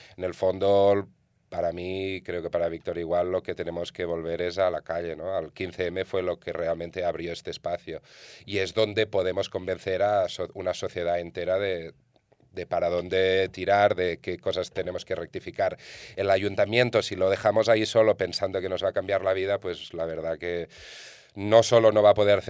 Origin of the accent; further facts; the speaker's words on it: Barcelona, Catalonia, Spain; el centro ya es un parque temático, no puedes entrar ahí como barcelonés